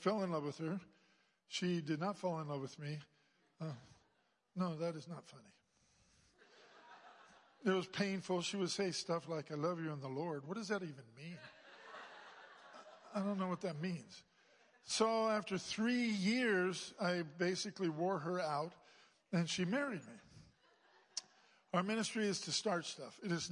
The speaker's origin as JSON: {"language": "English", "town": "Red Bluff", "region": "California", "country": "United States", "lives_now": "Spain", "said": "I'm from Red Bluff, California. And it's amazing that God would choose a kid from Red Bluff, California to be in Spain 50 years"}